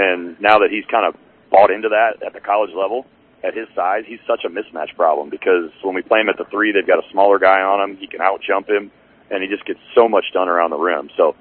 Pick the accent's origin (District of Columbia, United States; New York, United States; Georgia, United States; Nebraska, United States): Nebraska, United States; Omaha; We're in Seward, Nebraska, close to my hometown of Omaha, kind of right outside my parents where they live now in Lincoln.